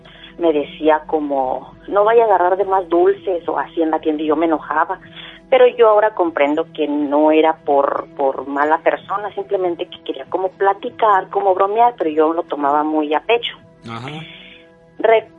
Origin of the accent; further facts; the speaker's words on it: La Piedad, Michoacán, Mexico; Yo soy de La Piedad, Michoacán.